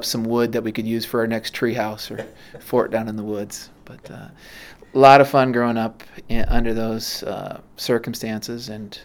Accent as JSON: {"language": "English", "town": "Edwardsville", "region": "Illinois", "country": "United States", "tie": "born or raised there", "said": "I was born here in Edwardsville"}